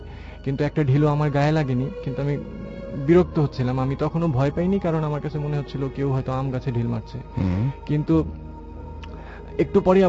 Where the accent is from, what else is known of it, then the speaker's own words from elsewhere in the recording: Narayanganj, Dhaka Division, Bangladesh; আমি নারায়ণগঞ্জ থেকে এসেছি।